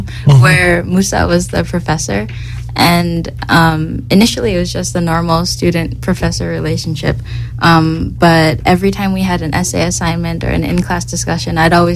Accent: New York, United States; born there; Okay, well, I was born in New York, like you, Randy, except I was born on Long Island, and I lived there until I was 12 or 13, and then I also moved to Switzerland

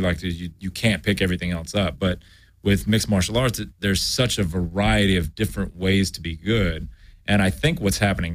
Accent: United States; I'm obviously American

